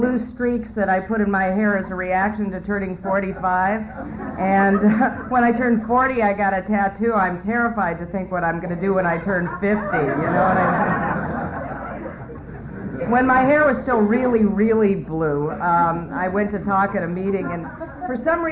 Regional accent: Boise, Idaho, United States; born there; I was born 45 years ago. I was born in Boise, Idaho. That's an unusual place to be from

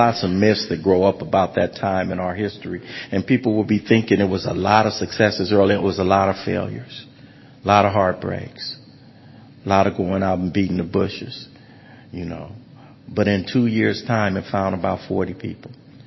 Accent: Los Angeles, California, United States; Kid who come from nothing. I come from Watts. Growing up in the 60s

